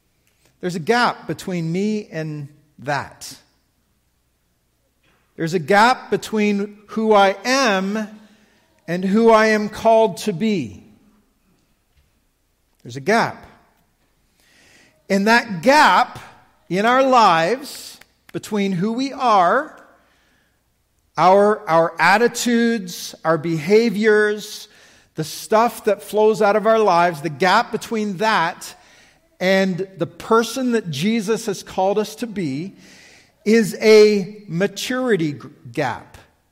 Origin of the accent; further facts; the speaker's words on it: Canada; And you're like, as a Canadian, you're like, what gap are they talking about?